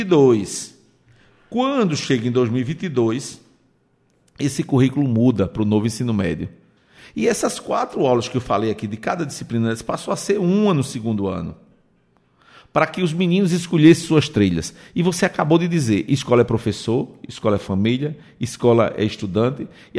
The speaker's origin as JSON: {"language": "Portuguese", "town": "Timbaúba", "region": "Pernambuco", "country": "Brazil", "said": "eu sou de Timbaúba, da cidade de Timbaúba"}